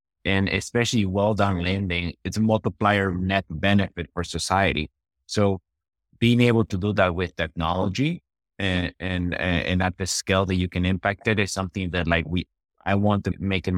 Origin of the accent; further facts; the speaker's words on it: Bolivia; I mean, in going back to growing up in Bolivia, right? Like, I grew up in an environment in which financial institutions were pretty fragile.